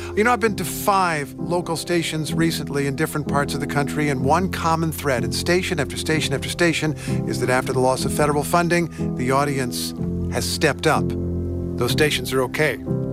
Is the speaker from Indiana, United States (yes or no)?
yes; Indiana, United States; Republican state senators in my home state decided otherwise. The president and his allies threatened consequences for Indiana if they did not submit.